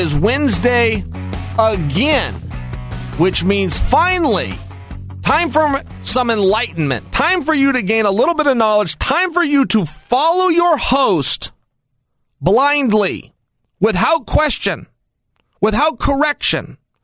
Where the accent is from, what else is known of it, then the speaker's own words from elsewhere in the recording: Oregon, United States; I'm from Oregon. We had the Oregon Ducks play in the national football game. He wanted to show his support to Oregon. Our colors out here are green and gold.